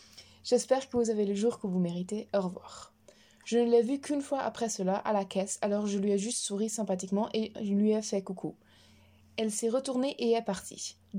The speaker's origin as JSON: {"language": "French", "country": "Netherlands", "said": "Tout d'abord, je suis néerlandaise, pas allemande."}